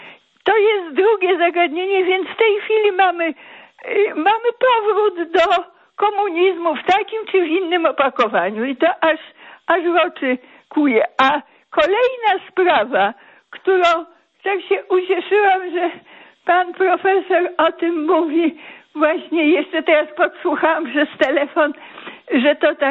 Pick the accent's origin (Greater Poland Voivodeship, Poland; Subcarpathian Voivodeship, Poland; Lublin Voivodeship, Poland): Lublin Voivodeship, Poland; Lublin; No jestem z Lublina